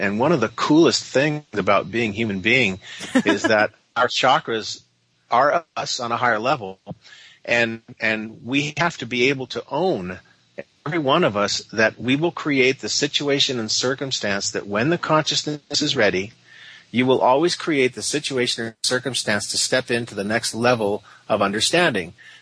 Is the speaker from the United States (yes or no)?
yes; San Diego, California, United States; now in Calgary, Canada; Like, for instance, I'm from San Diego, and we're talking now from Calgary, Canada, because I have many students here also, as well as in the United States, so I live here part-time too.